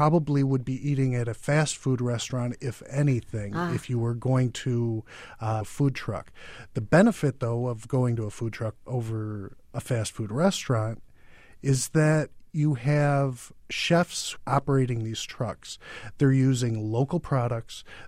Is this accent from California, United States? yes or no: no; Detroit, Michigan, United States; one of the trucks that I've recently found is actually in my hometown of Detroit.